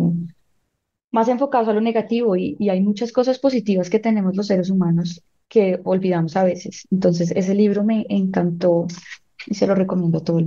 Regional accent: Colombia; now in Belgium; yo llevo allá 15 años, pero yo siento que mi corazón todavía está acá. O sea, yo amo Bélgica y me encanta y todo, pero si a mí me dicen de dónde eres o cómo te sientes, yo soy colombiana 100%.

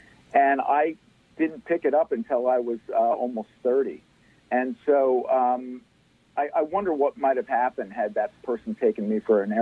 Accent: Pennsylvania, United States; I grew up in rural Pennsylvania.

